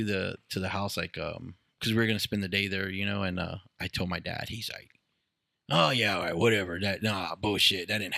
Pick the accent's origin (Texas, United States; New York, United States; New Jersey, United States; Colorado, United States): Texas, United States; And like, we're from the South. My dad never left the South Side.